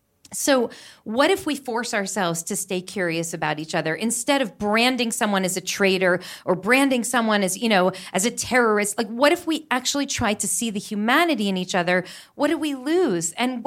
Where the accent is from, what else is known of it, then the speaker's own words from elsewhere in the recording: United States; he asked me to stand up and speak representing my perspective as an American Jew.